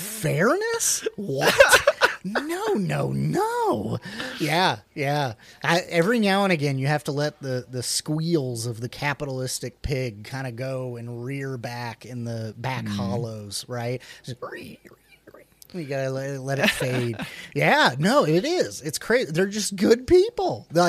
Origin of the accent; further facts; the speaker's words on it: Midwest, United States; I grew up in the Midwest.